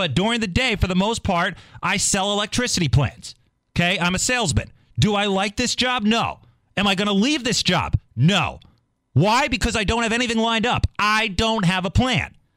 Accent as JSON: {"language": "English", "region": "Northeast", "country": "United States", "said": "I am a New York Giants fan. I'm from the Northeast."}